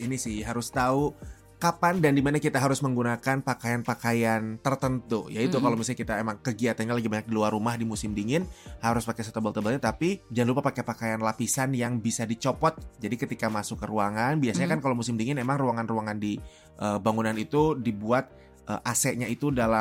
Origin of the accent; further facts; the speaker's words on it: Bojongsoang, West Java, Indonesia; Malah kayak logat mana nih, Bojongsoang, kampung halaman saya.